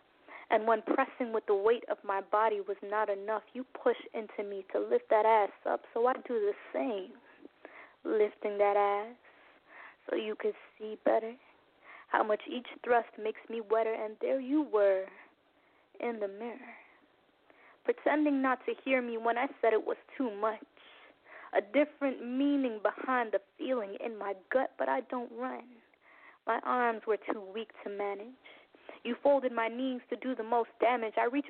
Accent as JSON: {"language": "English", "country": "Jamaica", "lives_now": "Canada", "said": "I am a spoken word artist, and I'm a Jamaican that resides in Canada."}